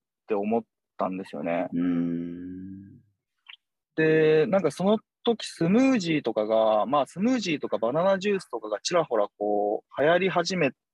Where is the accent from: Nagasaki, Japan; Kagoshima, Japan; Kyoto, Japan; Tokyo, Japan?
Tokyo, Japan; Fuchu; まあもともと僕あの府中で育っていて、で、はい、武蔵野台とかその辺がもう地元なんですけど、